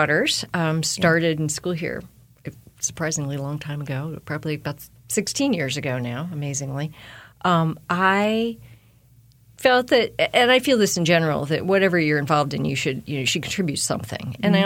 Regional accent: Pennsylvania, United States; So I grew up outside of Philadelphia.

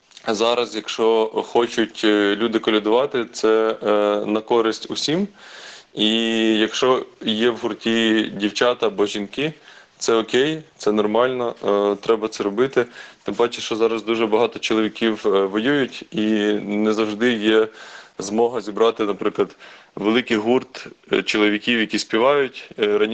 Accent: Boryspil, Kyiv Oblast, Ukraine; Я, наприклад, виріс і народився в Борисполі.

